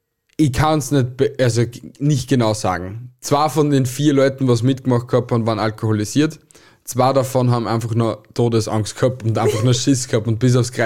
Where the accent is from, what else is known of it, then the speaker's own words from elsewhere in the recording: Kempten, Bavaria, Germany; ich bin in Klein-Istanbul großgewachsen, also Kempten